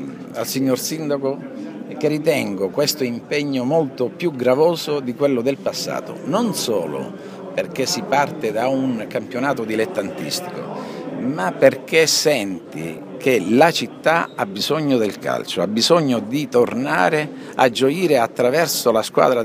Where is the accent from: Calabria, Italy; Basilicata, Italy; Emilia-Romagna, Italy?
Calabria, Italy; Reggio Calabria; Io da reggino non ho valutato i pro e i contro